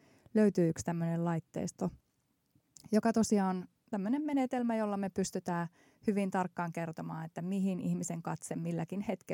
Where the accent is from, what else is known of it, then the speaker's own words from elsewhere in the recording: Oulu, North Ostrobothnia, Finland; No, mä oon syntynyt Oulussa ja käynyt Oulussa koulut